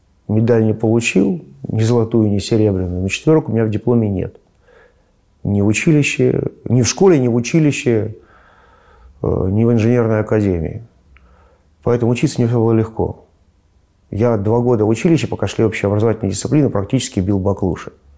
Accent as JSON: {"language": "Russian", "region": "Moscow", "country": "Russia", "tie": "born or raised there", "said": "Родился в Москве 22 мая 1963 года. Закончил в Москве школу."}